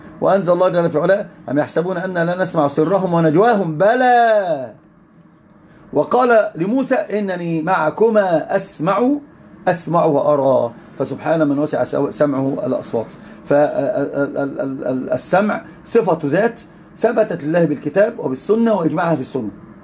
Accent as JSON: {"language": "Arabic", "country": "Egypt", "accent": "Egyptian", "said": "انظر أنا أتكلم العربية ولكنتي مصرية"}